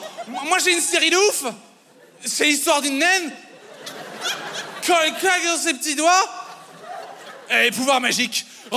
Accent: Belgium; je suis belge, mais mon père est français.

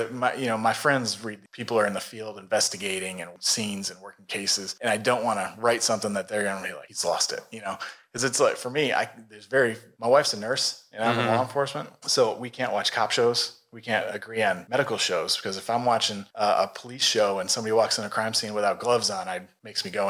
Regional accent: Savannah, Georgia, United States; I actually follow that back home because Savannah's got a great

